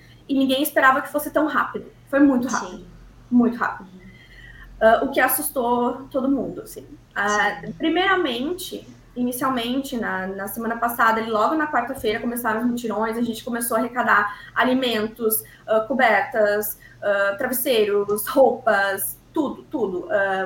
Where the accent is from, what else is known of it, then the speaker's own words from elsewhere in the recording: Sobradinho, Rio Grande do Sul, Brazil; Sobradinho, que é onde está a minha família agora, é a minha cidade natal aqui também do Rio Grande do Sul.